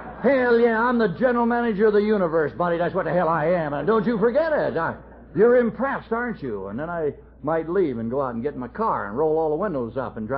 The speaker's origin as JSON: {"language": "English", "town": "Los Angeles", "region": "California", "country": "United States", "tie": "born or raised there", "said": "I was born and raised in L.A., you know, anybody born and raised in Los Angeles has got to be hacked up one way or another"}